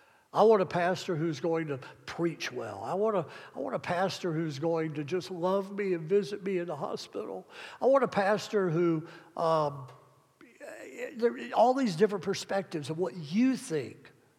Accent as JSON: {"language": "English", "region": "Mississippi", "country": "United States", "tie": "born or raised there", "also_born_or_lived": "Alabama / Florida", "lives_now": "Kalamazoo, United States", "said": "I was born in Alabama, raised in Mississippi, schooled in Florida, and then in 1988, God brought me to Kalamazoo, Michigan."}